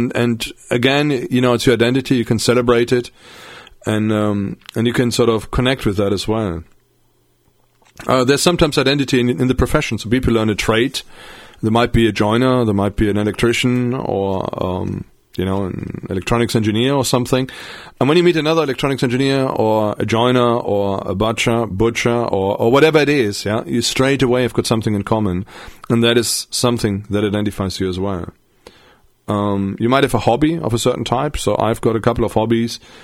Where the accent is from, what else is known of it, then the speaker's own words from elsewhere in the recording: Germany; English is a second language; now in United Kingdom; I've got a German culture. I'm German. I grew up in Germany, but I've lived in Britain for most of my life.